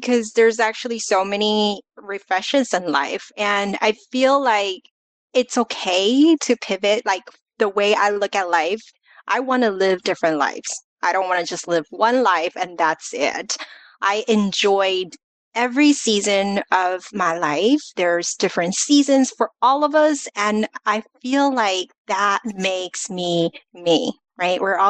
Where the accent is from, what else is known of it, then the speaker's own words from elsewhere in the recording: Los Angeles, California, United States; moved away as an adult; also born or lived in China; now in Taiwan; I was born in China, immigrated to the US, grew up in Los Angeles, and actually I hit refresh and moved to Taiwan because I married my husband and he's Taiwanese.